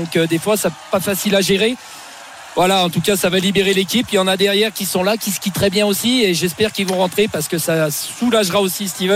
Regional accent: Pralognan-la-Vanoise, Auvergne-Rhône-Alpes, France; on vient d'un petit village de Pralognan où il y a 150 habitants.

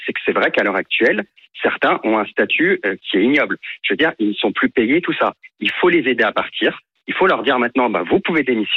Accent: Lyon, Auvergne-Rhône-Alpes, France; Je suis de Lyon.

